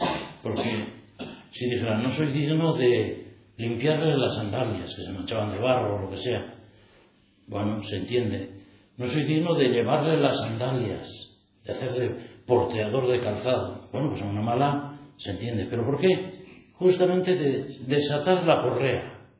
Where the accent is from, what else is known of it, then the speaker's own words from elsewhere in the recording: Navarre, Spain; nosotros somos de Navarra, somos de aquí, y no tenemos, no hemos vivido en la cultura judía.